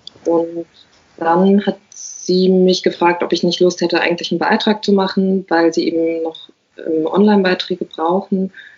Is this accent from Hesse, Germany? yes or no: yes; Frankfurt, Hesse, Germany; also ich komme eben aus Frankfurt, ich habe keine Ahnung